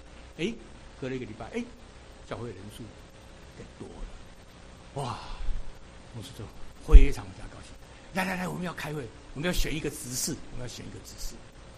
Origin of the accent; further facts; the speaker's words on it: South Korea; 我是韩国人